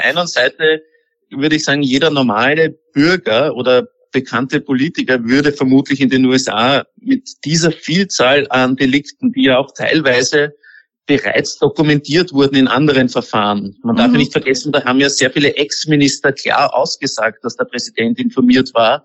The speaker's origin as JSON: {"language": "German", "country": "Austria", "said": "Also das ist viel stärker als bei uns in Österreich zwischen den Bundesländern"}